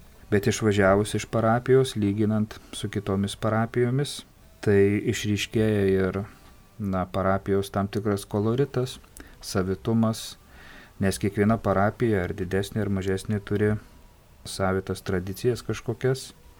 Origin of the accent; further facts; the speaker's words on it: Dzūkija, Lithuania; aš pats esu iš Dzūkijos, tai labai gerai atskiriu tos žmonės, kurie iš Dzūkijos.